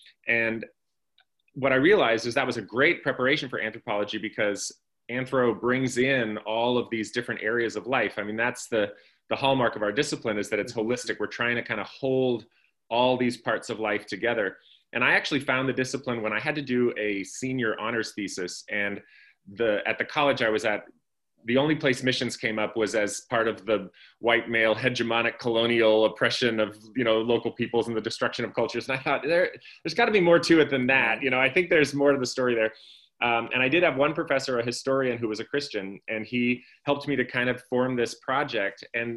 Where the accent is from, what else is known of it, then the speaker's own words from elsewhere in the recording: Washington, United States; I grew up out in Washington State in a small kind of farming community.